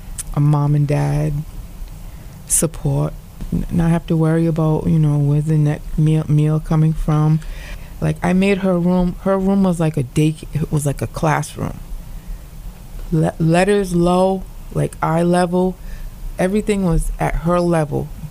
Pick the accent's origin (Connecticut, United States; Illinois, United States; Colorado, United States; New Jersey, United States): Connecticut, United States; Hartford; born there; Well, I was born in Hartford Projects. Born to my mom, a single mom.